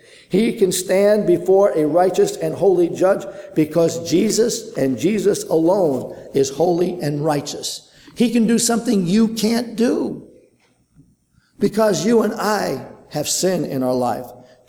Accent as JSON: {"language": "English", "town": "Brooklyn", "region": "New York", "country": "United States", "tie": "born or raised there", "said": "I know that when I was growing up in Brooklyn, my mom and my dad would say to me, don't run between the parked cars out into the street."}